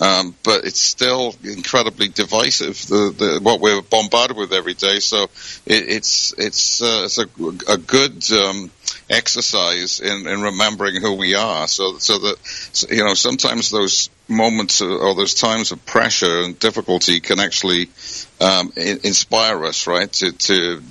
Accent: United Kingdom; I being British

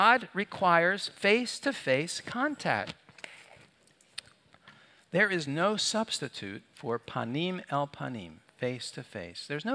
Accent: Philadelphia, Pennsylvania, United States; born there; I love the Titans, but I was born in Philadelphia.

